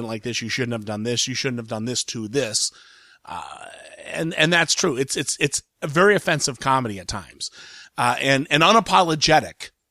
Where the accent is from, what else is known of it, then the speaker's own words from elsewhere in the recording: Columbus, Ohio, United States; it actually came out in my hometown of Columbus, Ohio.